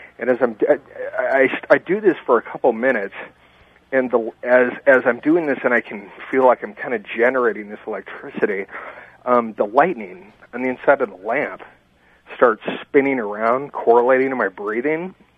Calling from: Oceanside, California, United States; I'm from Oceanside.

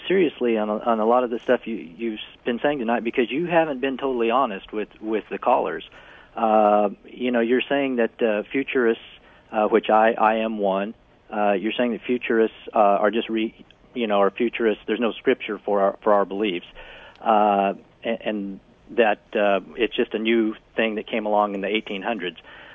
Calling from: California, United States; I'm calling from California.

